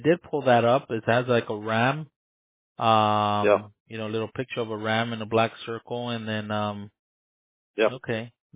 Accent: Los Angeles, California, United States; I'm born here in the States. I'm born and raised in Los Angeles, but my parents are Mexican.

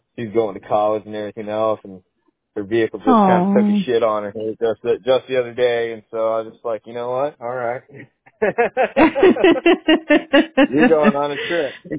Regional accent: Houston, Texas, United States; now in Alaska, United States; I came from sun. I grew up in Texas, Houston.

